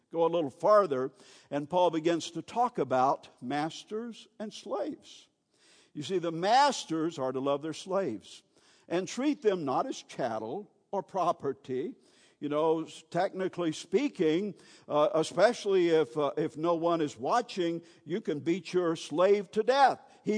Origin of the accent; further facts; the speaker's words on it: Newington, Georgia, United States; One of the things I loved to do as a kid, growing up in Newington, Georgia, back in the 1940s and 50s